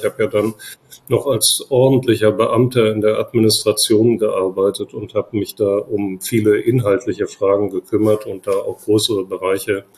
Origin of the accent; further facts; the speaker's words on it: Düsseldorf, North Rhine-Westphalia, Germany; Ja, wir beide sind Düsseldorfer, oder?